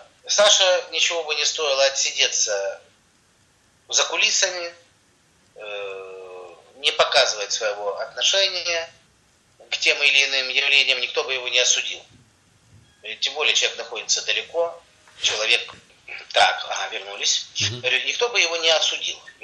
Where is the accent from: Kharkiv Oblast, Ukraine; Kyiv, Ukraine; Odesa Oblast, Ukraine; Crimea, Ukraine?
Kharkiv Oblast, Ukraine; Kharkiv; я из Харькова, это значит человек, который не балабол, который может достичь поставленной перед собой цели